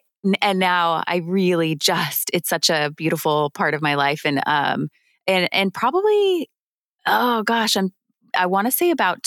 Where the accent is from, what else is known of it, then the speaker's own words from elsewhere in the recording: Walnut Creek, California, United States; born there; I was born in Walnut Creek, California. Okay. I now live in San Rafael, California, which is just north of San Francisco.